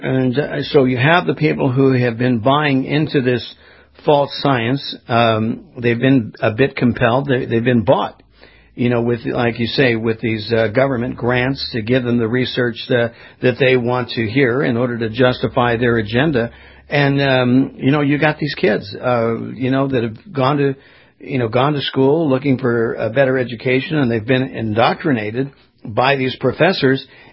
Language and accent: English; California, United States; I grew up in Southern California when I was a kid. I couldn't breathe some of the time.